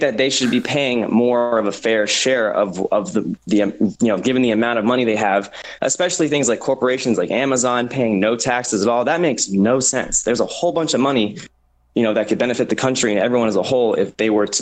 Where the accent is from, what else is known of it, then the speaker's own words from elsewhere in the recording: Arizona, United States; I'm from Arizona.